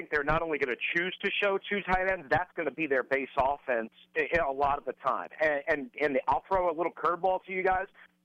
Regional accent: New York, United States; I'm from Eastern Long Island. I grew up a Giants fan, so it kills me to be praising the Washington Redskins as I've done.

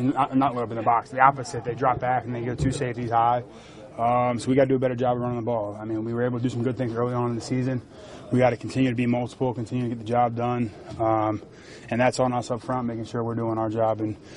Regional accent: Philadelphia, Pennsylvania, United States; Philly, to be honest. I mean, I'm from there, and every time I go back there, I don't get treated right for my hometown.

